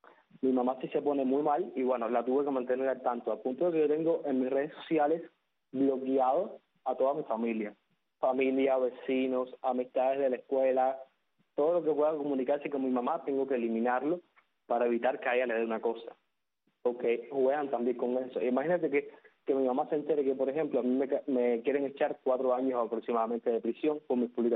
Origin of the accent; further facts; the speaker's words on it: Villa Clara, Cuba; also born or lived in Havana; now in Matanzas, Cuba; yo soy habanero. Lo que pasa es que no he vivido, la mayor parte de mi vida no la he vivido en La Habana. O sea, desde que ya crecí, siempre viví en Villa Clara y ahora estoy viviendo en Matanzas.